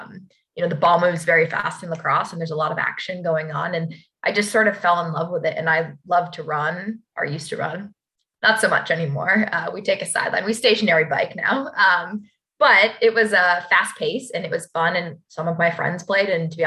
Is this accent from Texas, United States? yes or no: no; New Hampshire, United States; I am originally from New Hampshire, so that is my roots. I grew up in New England for 18 years, and I went to UVA.